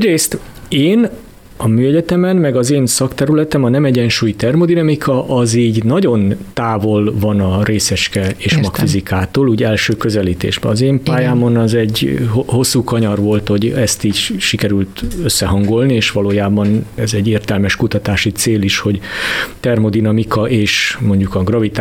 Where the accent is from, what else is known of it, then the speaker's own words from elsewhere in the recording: Hungary; Az én területemen szerintem az első magyar ember vagyok, aki fizikus irányban, termodinamikából ezt a címet megszerezte.